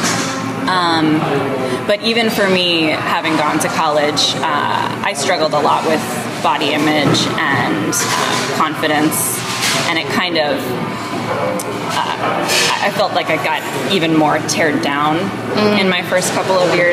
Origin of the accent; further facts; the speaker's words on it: Long Island, New York, United States; I'm from Long Island, okay.